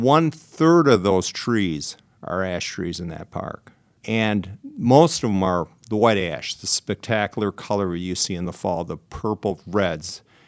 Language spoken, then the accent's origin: English; Grand Rapids, Michigan, United States; I'm a native of Grand Rapids, Michigan. I've seen what it's done in my hometown in just the last 3-4 years.